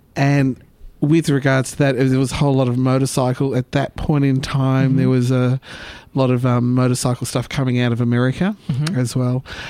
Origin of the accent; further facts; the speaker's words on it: Melbourne, Victoria, Australia; So anyway, I'm from Melbourne. I was born in Carlton, raised in Preston by lesbians.